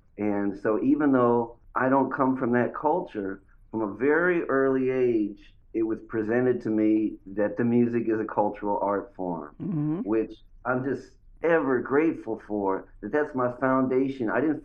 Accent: Berkeley, California, United States; also born or lived in New York; my book begins with a whole chapter just about growing up in Berkeley, the people here who helped me. And then it goes to when I moved back to New York at 19

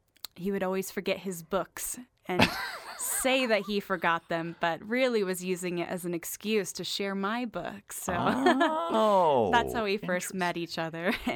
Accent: Colorado Springs, Colorado, United States; also born or lived in Bay Area, California; Oh, I grew up partially in Colorado Springs, as well as the Bay Area in California.

